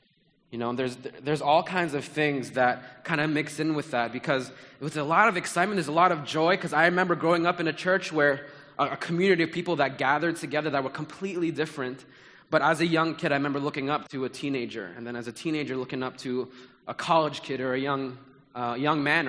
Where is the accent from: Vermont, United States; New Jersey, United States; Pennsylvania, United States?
New Jersey, United States; Jersey City; And it just made me jealous for my city, you know, because Jersey City is home